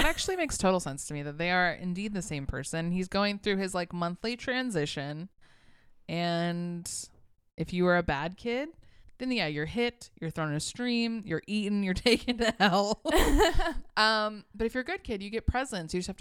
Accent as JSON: {"language": "English", "country": "United States", "tie": "born or raised there", "said": "where we grew up here in the States in America, we don't often learn about Krampus when we're growing up"}